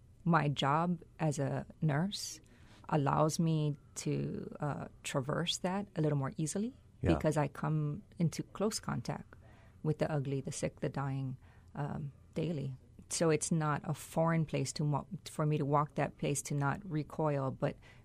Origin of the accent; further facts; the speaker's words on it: Hawaii, United States; A lot of my work here will talk about growing up in Hawaii, which is not your typical visions of Hawaii.